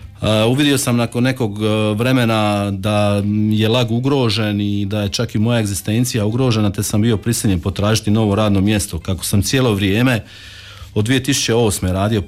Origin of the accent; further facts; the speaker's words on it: Sinj, Split-Dalmatia County, Croatia; ja sam se iz Zagreba opet vratio doma u Sinj te počeo raditi u svojoj firmi u kojoj sam suvlasnik